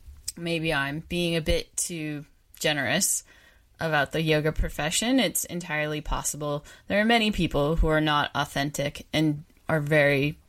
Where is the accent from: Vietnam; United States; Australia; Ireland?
Australia; accent: Australian; G'day, mate. That's my Australian accent, and this is This Australian Life.